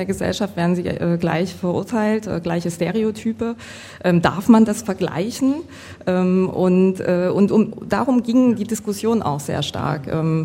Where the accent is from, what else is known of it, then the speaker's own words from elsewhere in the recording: Dresden, Saxony, Germany; also born or lived in Stuttgart; Ich komme aus Dresden.